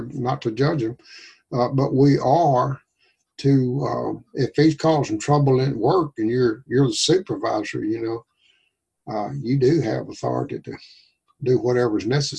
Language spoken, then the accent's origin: English; Arkansas, United States; David's originally from Louisiana, and of course I'm from Arkansas, so it's, don't like it cold weather.